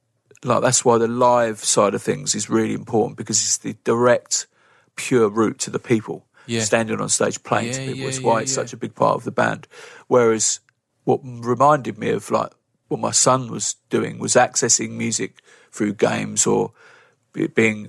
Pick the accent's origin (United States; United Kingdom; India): United Kingdom; East of England; growing up in Essex